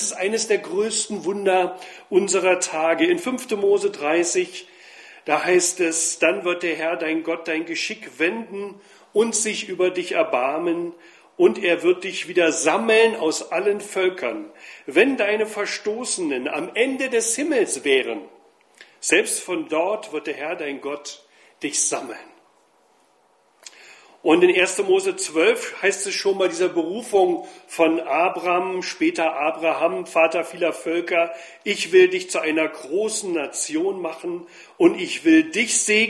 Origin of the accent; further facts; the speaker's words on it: East Germany, Germany; Ich komme aus Ostdeutschland. Ich bin also ein richtiger Ossi.